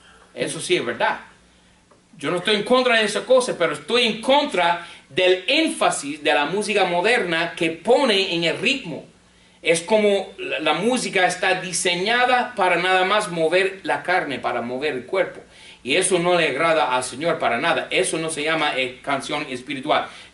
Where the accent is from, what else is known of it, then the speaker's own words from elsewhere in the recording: United States; Spanish is a second language; now in Miami, United States; Yo soy un gringo. Yo fui criado en un lugar donde había 3 emisoras de música cristiana.